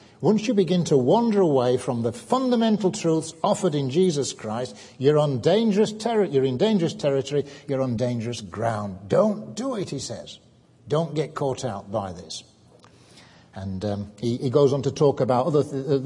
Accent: Newquay, South West England, United Kingdom; But we are from Newquay, and for years we used to have our yearly calendar

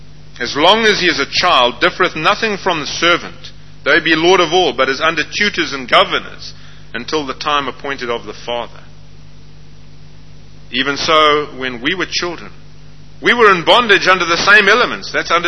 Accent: South Africa; Well, you see, I come from South Africa. We don't play baseball down there.

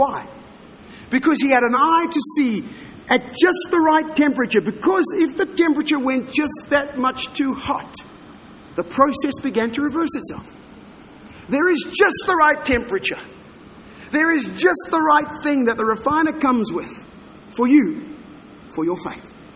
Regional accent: South Africa; I come from South Africa, the greatest producer of gold in the world.

